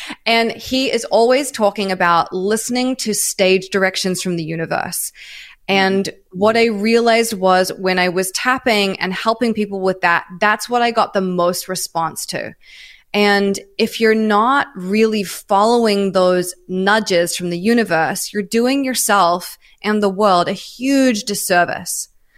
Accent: New Zealand; moved away; also born or lived in Melbourne; I'm from New Zealand originally, oh, okay. And I moved to Australia. I lived in Melbourne for about a year and a half, I think.

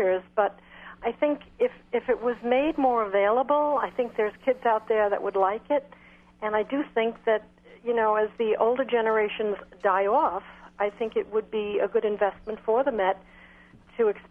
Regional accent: Queens, New York, United States; I grew up in Queens, pretty much poor family, and I listened to opera on the radio with my father.

